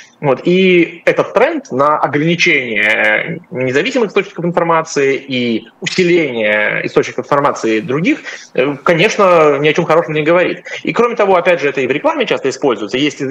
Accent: Russia; Я россиянин

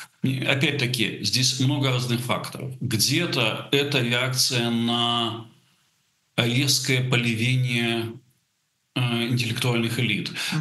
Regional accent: Russia; moved away; С точки зрения 2022-го я старый эмигрант, я уехал из России в 14-м.

